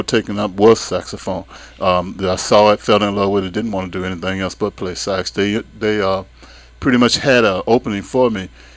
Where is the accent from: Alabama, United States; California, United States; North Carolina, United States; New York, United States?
Alabama, United States; Florence; Well, I'm from Florence because I went to Burl Slater for my high school, W.C. Handy for my elementary school.